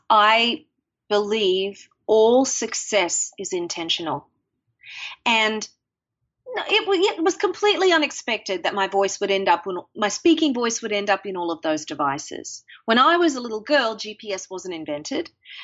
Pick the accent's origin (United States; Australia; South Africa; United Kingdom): Australia; Mackay, Queensland; when I was a little girl growing up in Australia in a town called Mackay near the Great Barrier Reef